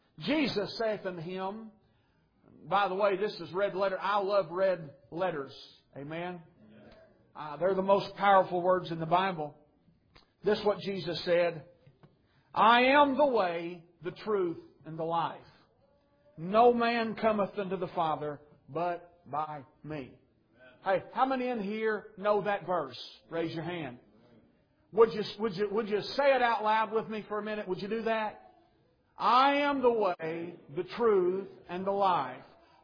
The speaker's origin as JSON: {"language": "English", "region": "Arkansas", "country": "United States", "said": "And I'm from Arkansas, and I heard from God for tonight."}